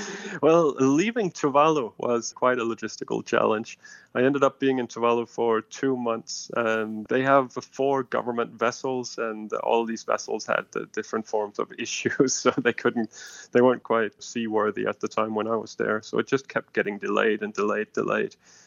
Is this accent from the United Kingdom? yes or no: no; Denmark; first language Danish; English is a second language; I'm very, very happy to be home amongst friends and family and speaking my native tongue and being able to drink an ice-cold glass of Danish milk.